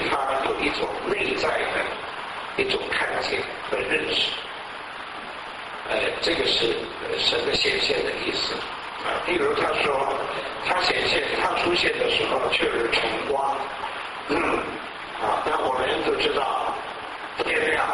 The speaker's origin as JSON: {"language": "Chinese", "country": "China", "said": "我们中国人迷信的时候，我们要找石头，走到庙里面或者家里面呢，放一个佛像"}